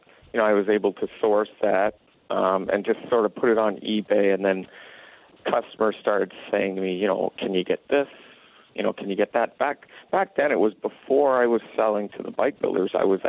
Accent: Ottawa, Ontario, Canada; I grew up in Ottawa, Ontario, you know, like any other Canadian kid. I played hockey and a whole bunch of other sports.

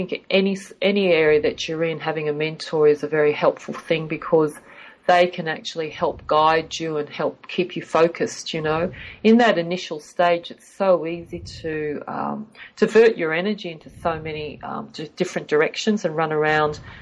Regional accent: Australia; born there; I'm actually I have Chinese heritage. However, I was born in Australia. So, you know, I'm more like a banana.

